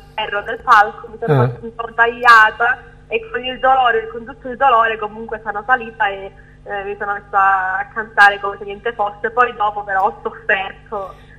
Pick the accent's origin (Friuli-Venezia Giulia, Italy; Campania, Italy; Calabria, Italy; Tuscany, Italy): Calabria, Italy; ho 18 anni e vengo dalla Calabria, in un paesino in provincia di Cosenza.